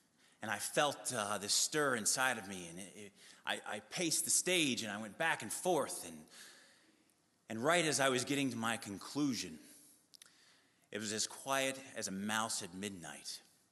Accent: Boston, Massachusetts, United States; I'm from Boston. I just got to Boston from Sri Lanka.

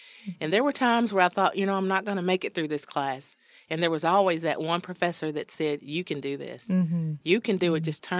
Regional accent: Harrodsburg, Kentucky, United States; also born or lived in Lexington, Kentucky; I'm local Kentucky, born and raised in Harrodsburg, Kentucky. Lived in Lexington for several years.

